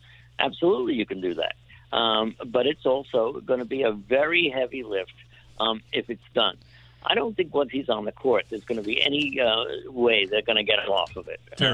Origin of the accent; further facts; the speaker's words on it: New York, United States; I grew up on the West Side with that guy